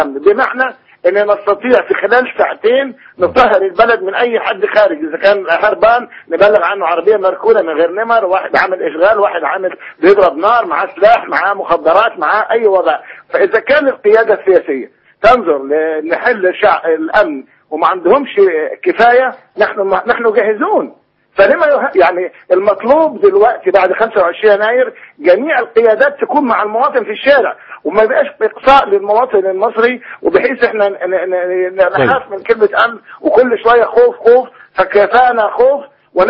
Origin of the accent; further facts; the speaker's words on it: Egypt; من حقي كمصري أحب بلدي